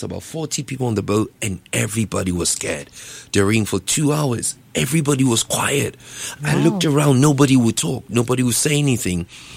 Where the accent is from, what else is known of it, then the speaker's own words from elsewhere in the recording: United Kingdom; Number one, because I'm black. Mm. Number two, because I'm British.